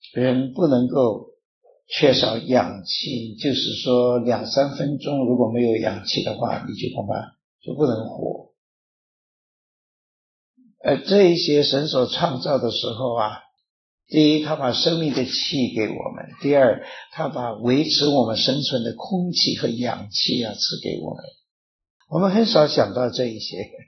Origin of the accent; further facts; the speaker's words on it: China; 好像我们中国人呢，我们有了事情我们就到庙里面去烧香